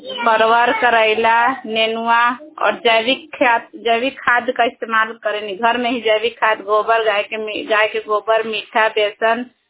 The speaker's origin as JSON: {"language": "Hindi", "region": "Bihar", "country": "India", "said": "मैं पसर पंचायत से हूँ।"}